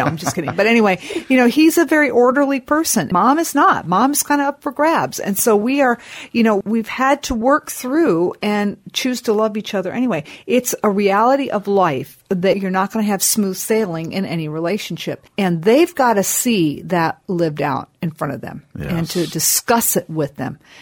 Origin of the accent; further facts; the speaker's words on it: Japan; I grew up in Japan. That's my excuse.